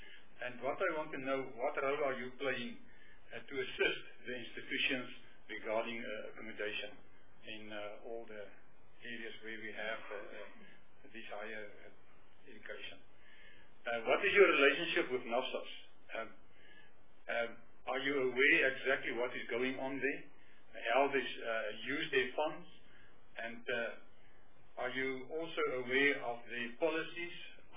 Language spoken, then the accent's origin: English; North West, South Africa; And then I'm coming from the Northwest province.